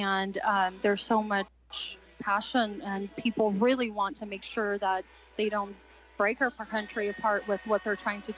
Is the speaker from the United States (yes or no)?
yes; Portland, Oregon, United States; Whenever I mention that I'm from Portland, especially Portland, Oregon, I get big eyes, and they're like, oh, wow, no way.